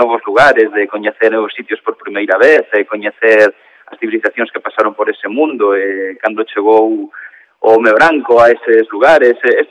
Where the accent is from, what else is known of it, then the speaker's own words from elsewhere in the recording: A Coruña, Galicia, Spain; also born or lived in Ourense; No meu caso eu son ourensán, nací en Ourense, encantame dicilo, pero teño que recoñecer que tamén son coruñés, levo aquí toda a vida.